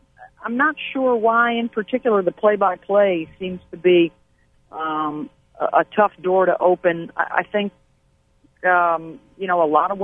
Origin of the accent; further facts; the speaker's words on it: Syracuse, New York, United States; And myself growing up in Syracuse